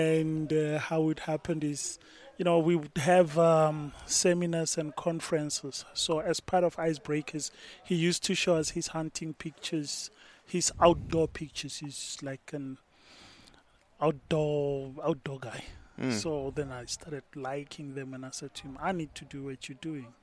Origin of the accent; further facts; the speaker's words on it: Brits, North West, South Africa; now in Pretoria, South Africa; It's Pretoria. Actually, I'm from Northwest Brits.